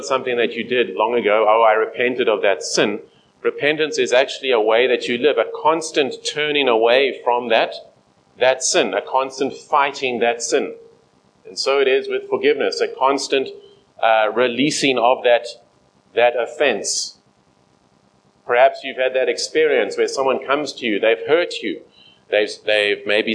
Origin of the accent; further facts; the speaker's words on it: East Rand, Gauteng, South Africa; I was born on the East Rand and grew up in the East Rand.